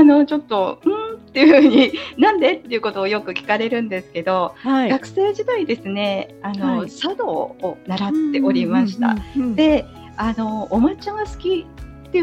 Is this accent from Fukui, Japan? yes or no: yes; Fukui, Japan; 現在会社員をしながら地元福井県で